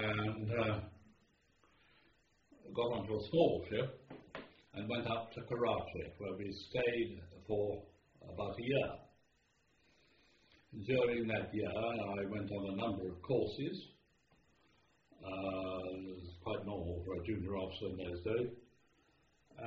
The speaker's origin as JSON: {"language": "English", "country": "Ireland", "said": "Oh yes, I'm an Irishman. They have an Irish passport."}